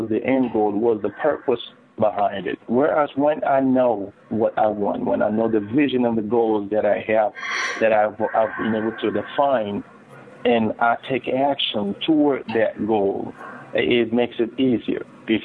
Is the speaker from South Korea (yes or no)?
no; Togo; moved away as an adult; also born or lived in Europe; now in United States; I lived in Europe for a little over 15 years. I was born and bred in Togo in West Africa with a French background. So far I speak 7 different languages. I moved to the U.S. back in 2006